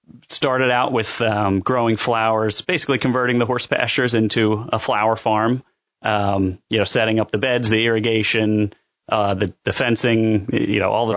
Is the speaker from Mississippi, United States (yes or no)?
no; Haverford, Pennsylvania, United States; my wife and I moved from Springfield Township, is where we lived beforehand. I'm from Haverford originally.